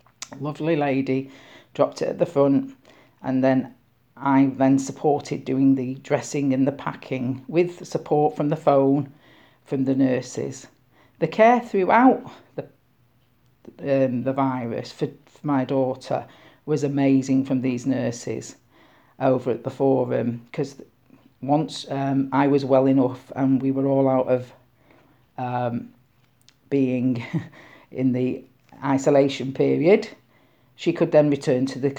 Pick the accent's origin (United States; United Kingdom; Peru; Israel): United Kingdom; Wythenshawe, North West England; I am born and bred in Withenshaw, still live in Withenshaw, most of my family live in Withenshaw and I'm very proud to be from Withenshaw.